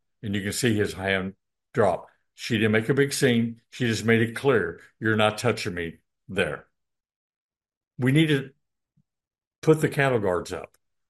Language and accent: English; Illinois, United States; I grew up in Southern Illinois, in the country, and we had neat things out in the country